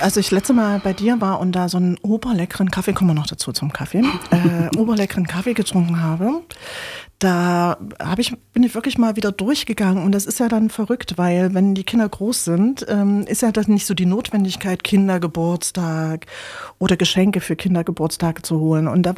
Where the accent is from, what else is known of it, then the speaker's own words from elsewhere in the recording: Leipzig, Saxony, Germany; Also ich bin hier in Leipzig groß geworden, also DDR-Zeit.